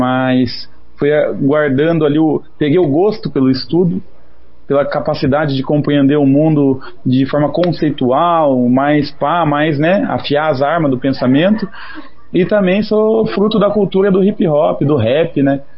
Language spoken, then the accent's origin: Portuguese; Paraná, Brazil; born or raised there; also born or lived in São Paulo